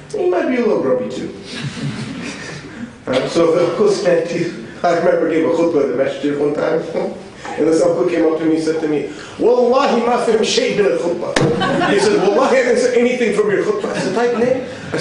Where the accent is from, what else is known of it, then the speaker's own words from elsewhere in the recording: United States; I said, La Ami, I'm American. I'm American.